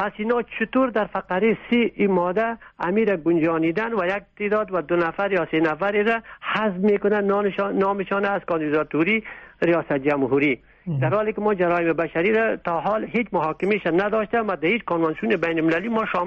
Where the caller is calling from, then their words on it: Germany; از آلمان هستم.